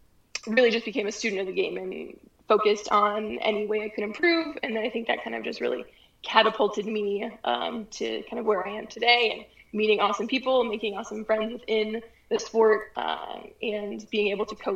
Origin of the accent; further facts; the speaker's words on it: Chicago, Illinois, United States; as Tari already said, from Chicago, born and raised in Chicago